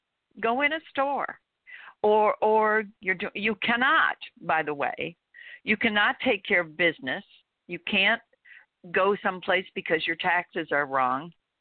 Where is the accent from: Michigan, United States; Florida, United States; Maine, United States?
Florida, United States; Miami; I grew up in Miami from like age 11 to 17.